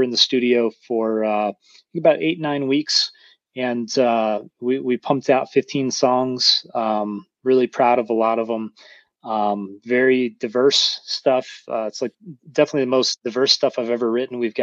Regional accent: Wisconsin, United States; I grew up in Wisconsin, probably a half hour away from Rockfest.

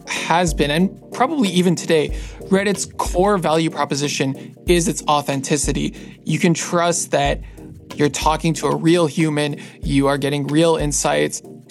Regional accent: Canada; I'm a Canadian citizen

